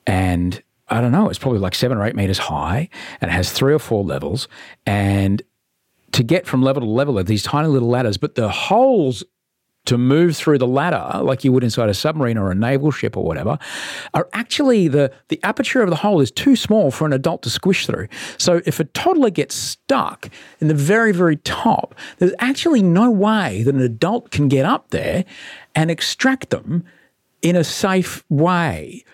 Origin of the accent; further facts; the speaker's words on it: Brisbane, Queensland, Australia; I grew up in Brisbane